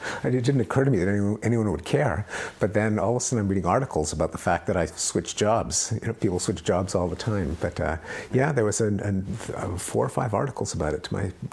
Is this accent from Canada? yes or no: yes; Montreal, Quebec, Canada; also born or lived in Massachusetts, United States; I was born in Montreal, part of the English-speaking community in Montreal. Grew up there, spent my first 22 years in Montreal, went to McGill University